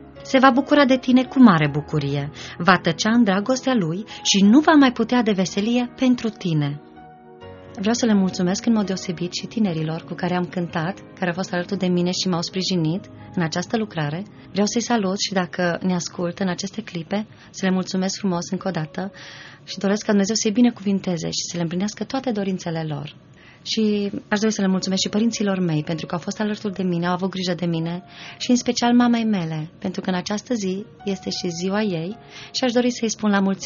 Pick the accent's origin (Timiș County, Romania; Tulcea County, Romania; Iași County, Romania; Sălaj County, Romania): Timiș County, Romania; Timișoara; sunt din Timișoara, de la Biserica Elim